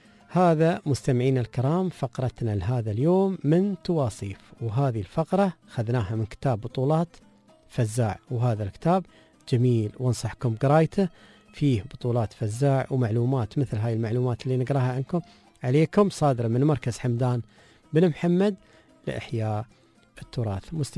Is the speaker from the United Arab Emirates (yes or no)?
yes; Ras Al Khaimah, United Arab Emirates; ونحن كنا في الإمارات نعتز بهذا الاسم، فما نقول أي اسم غير أنا من رأس الخيمة